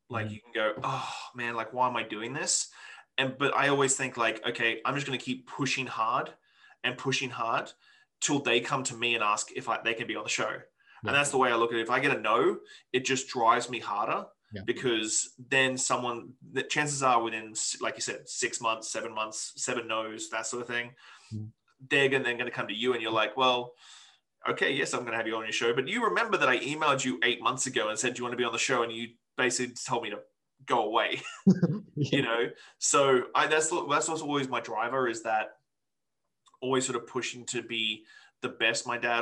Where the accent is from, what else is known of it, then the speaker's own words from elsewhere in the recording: Australia; now in Victoria, Canada; I'm still in Victoria, BC, which is a very small city. I'm still an Australian dude who lives in Victoria, BC.